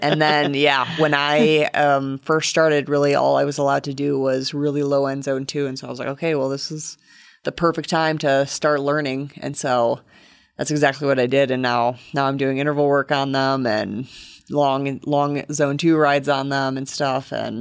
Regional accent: Michigan, United States; now in Colorado Springs, United States; I came from Michigan and the roads here, you know, the snow melts the same day and stuff

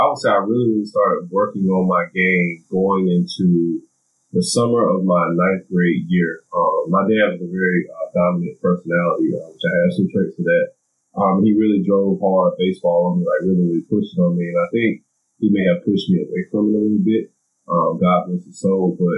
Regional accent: Greenville, South Carolina, United States; And I'm from Greenville, South Carolina, so I just put a specific example on that.

